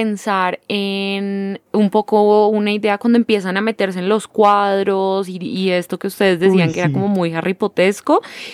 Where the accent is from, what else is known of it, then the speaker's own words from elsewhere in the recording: Colombia; somos colombianos, somos resilientes